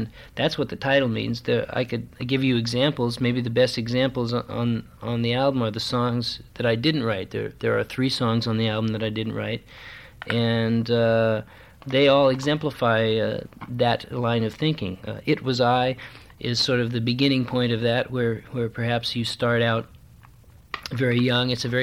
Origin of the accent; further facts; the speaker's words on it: California, United States; now in Los Angeles, United States; I'm from Northern California, and it's very pretty up there, and I miss it quite a bit at times, but we all have to be in Los Angeles right now